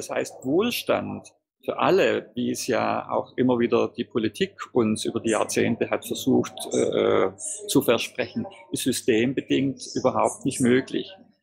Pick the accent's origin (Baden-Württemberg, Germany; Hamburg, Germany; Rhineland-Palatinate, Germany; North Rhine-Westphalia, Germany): Baden-Württemberg, Germany; accent: Swabian; Also wie man wahrscheinlich meinem Dialekt hört, komme ich aus dem Schwabenländle und dort ist man sparsam und fleißig